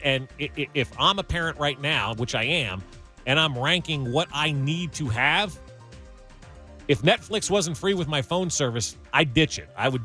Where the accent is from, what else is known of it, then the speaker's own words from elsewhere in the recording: New Jersey, United States; Yeah, growing up in New Jersey, we had fries covered in brown gravy.